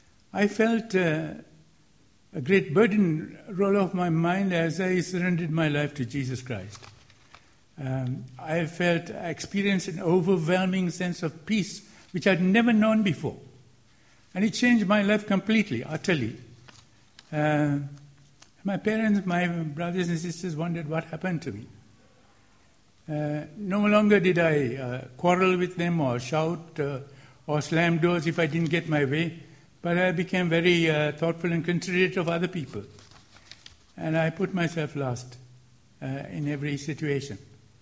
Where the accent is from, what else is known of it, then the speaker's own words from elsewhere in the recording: Sri Lanka; I come from Ceylon, a predominantly Buddhist country, where about 70% are Buddhist, and of the balance 30%, 20%, half and half, are Muslims and Hindus.